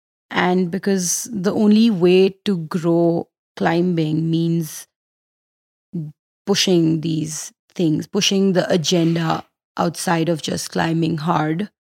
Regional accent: Delhi, India; now in United States; I can't go to Bangalore and create community. I'm from Delhi. So I did what I could around where I was.

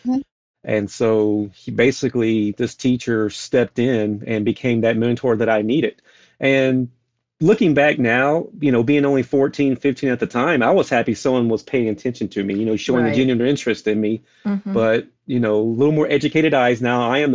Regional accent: North Carolina, United States; Like I said, I was raised in North Carolina.

